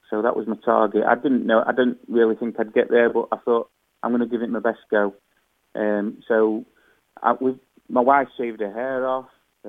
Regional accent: Yorkshire and the Humber, United Kingdom; I'm from Yorkshire

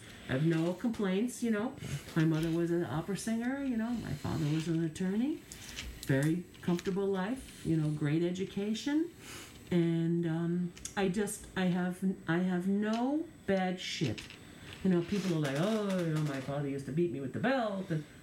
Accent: Long Island, New York, United States; I feel that I got growing up in the East, or, and, you know, on Long Island in particular, is you learn to be resourceful, right?

